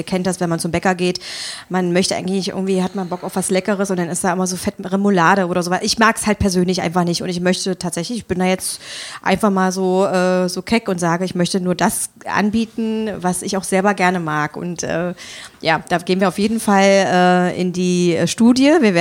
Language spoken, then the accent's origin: German; Magdeburg, Saxony-Anhalt, Germany; also born or lived in Bulgaria; Ich bin ein Magdeburger Kind und in der Landesfrauenklinik geboren und bin aber, bis ich 6 war, ein halbes Jahr Bulgarien, ein halbes Jahr Magdeburg, immer im Wechsel, bis ich eingeschult worden bin und deswegen auch in 2 Kulturen.